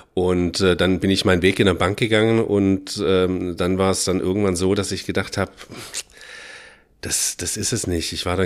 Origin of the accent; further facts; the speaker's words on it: Stuttgart, Baden-Württemberg, Germany; ich bin ein Stuttgarter Junge, ich komme hier aus der Region